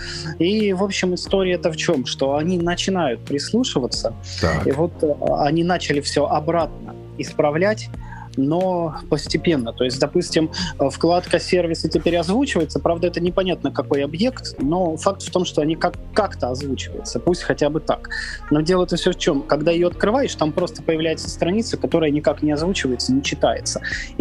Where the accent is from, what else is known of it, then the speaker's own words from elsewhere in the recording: Kursk, Kursk Oblast, Russia; Я из Курска